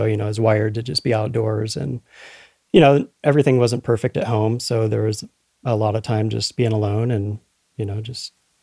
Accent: Oregon, United States; also born or lived in California; Well, I was born in California, but pretty much since the age of six, grew up in Southern Oregon in the mountains. So in the 80s, small town, turning 51 here in a month.

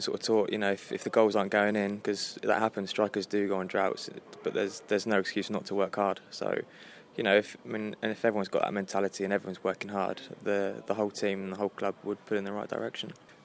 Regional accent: Bournemouth, South West England, United Kingdom; I was born and raised in Bournemouth and, you know, I'm a southern lad.

